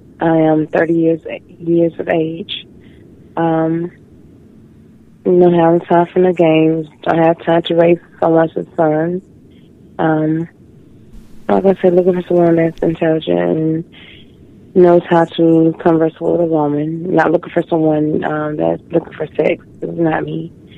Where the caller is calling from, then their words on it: West Palm Beach, Florida, United States; I'm calling from the West Palm Beach area, browsing the system.